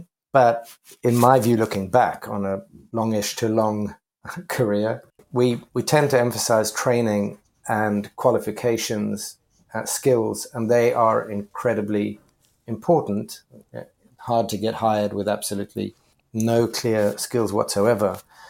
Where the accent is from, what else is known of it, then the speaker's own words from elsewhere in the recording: Cape Town, Western Cape, South Africa; moved away as an adult; now in London, United Kingdom; I grew up in Cape Town in South Africa.